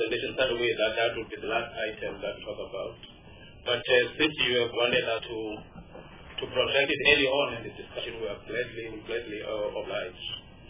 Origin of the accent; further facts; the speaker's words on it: North West, South Africa; I'm from the Northwest.